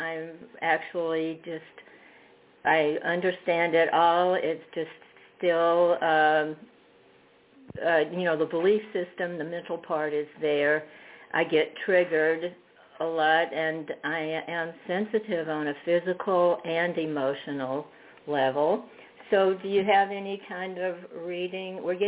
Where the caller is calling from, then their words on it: Fredericksburg, Virginia, United States; Fredericksburg, Virginia.